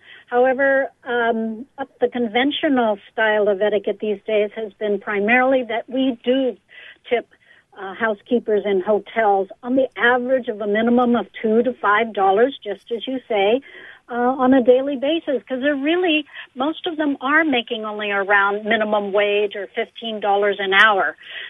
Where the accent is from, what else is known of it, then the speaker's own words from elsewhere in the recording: United States; the Chinese historically were known, and I'm Chinese American myself.